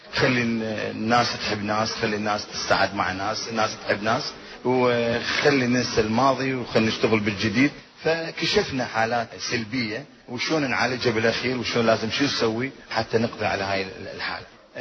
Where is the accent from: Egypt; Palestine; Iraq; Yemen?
Iraq; moved away; وأنا أناشد بلدي العراق